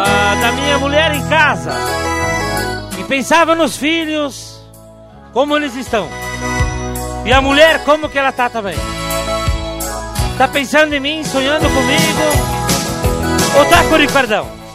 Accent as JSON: {"language": "Portuguese", "town": "Xaxim", "region": "Santa Catarina", "country": "Brazil", "said": "Eu sou de Xaxim, do lado de Chapecó."}